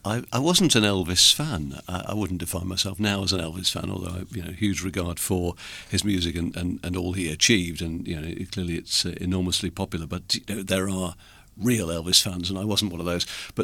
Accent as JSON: {"language": "English", "town": "West Bridgford", "region": "East Midlands", "country": "United Kingdom", "tie": "born or raised there", "said": "I was born in Lady Bay in Bridgford in the days when Lady Bay was the down market side of Bridgford because you couldn't afford to live across Ratcliffe Road in the posh side of Bridgford"}